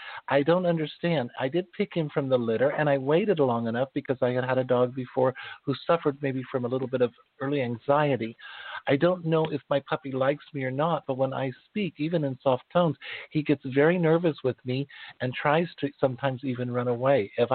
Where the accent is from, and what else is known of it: Wyoming, United States; born there